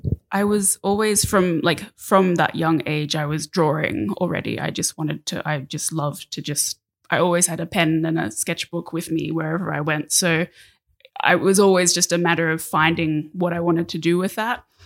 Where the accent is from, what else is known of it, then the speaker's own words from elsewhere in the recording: Australia; also born or lived in Denmark; So I lived in Australia. I was born in Australia, lived there. I actually studied in Denmark for 3.5 years from 2014, so lived in Europe for three and a half years. Other than that, been in Australia.